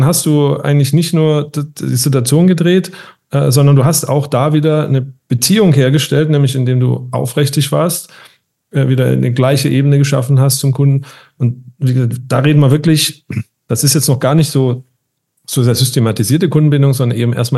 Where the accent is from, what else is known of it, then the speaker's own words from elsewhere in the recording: Baden-Württemberg, Germany; Und als Schwabe sage ich natürlich, das kostet halt auch nichts.